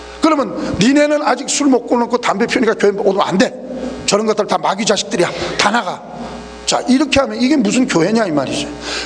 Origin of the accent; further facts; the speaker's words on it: Busan, South Korea; born there; 저는 부산에서 태어났습니다만